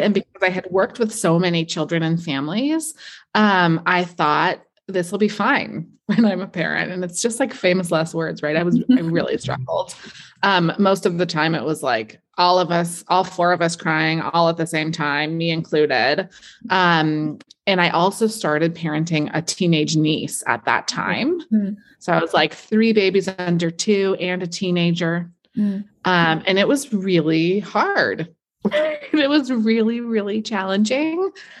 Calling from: Santa Cruz, California, United States; Yeah, I'm coming from Santa Cruz, California. So just a couple minutes away from the beach, but up in the mountains.

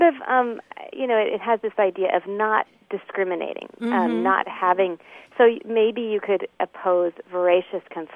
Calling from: South Bend, Indiana, United States; I'm calling from South Bend, Indiana, where I'm a graduate student at Notre Dame.

